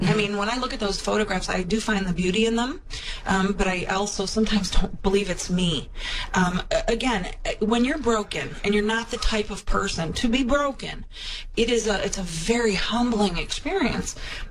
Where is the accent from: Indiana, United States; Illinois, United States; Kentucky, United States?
Illinois, United States; Oak Park; I'm from Oak Park, so we have to, like, shout out to everybody.